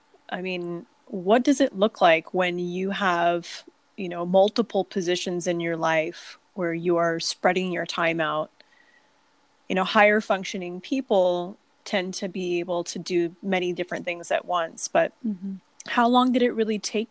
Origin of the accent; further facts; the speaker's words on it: Texas, United States; I'm from Texas.